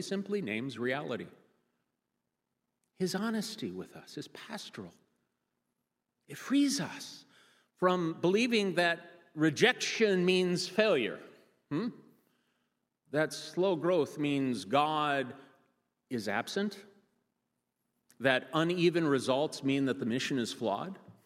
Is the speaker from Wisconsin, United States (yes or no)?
yes; Wisconsin, United States; I did a lot of that growing up in Wisconsin on my uncle's farm.